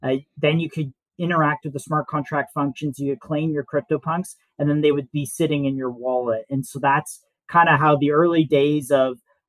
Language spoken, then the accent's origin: English; Toronto, Ontario, Canada; I am from Toronto.